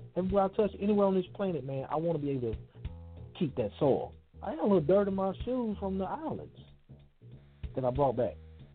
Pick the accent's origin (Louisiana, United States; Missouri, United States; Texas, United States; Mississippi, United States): Mississippi, United States; Columbus; He's from my hometown of Columbus, Mississippi.